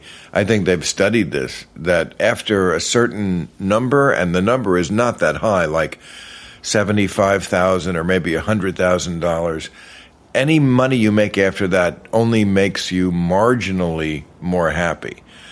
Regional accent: New Jersey, United States; also born or lived in New York; I was born in New York, and then like so many people of that era, they moved out to the suburbs. So I grew up... in New York, in New Jersey.

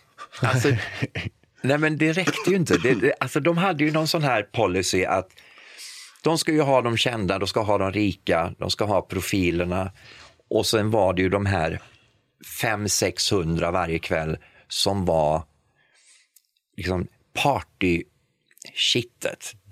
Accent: Sweden; moved away; För jag var hemma i Sverige någon gång efter ett halvår eller något sånt där.

